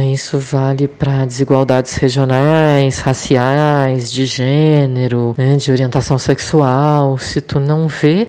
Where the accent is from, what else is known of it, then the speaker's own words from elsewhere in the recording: Porto Alegre, Rio Grande do Sul, Brazil; Mas eu sou de Porto Alegre e não tinha um curso de cinema lá.